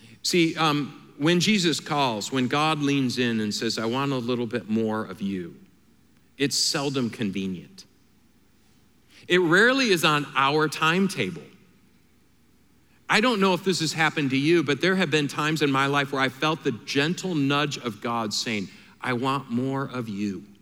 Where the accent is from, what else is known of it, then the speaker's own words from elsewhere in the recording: Michigan, United States; Even if I'm from Michigan, 72% of Michiganders live where they were born.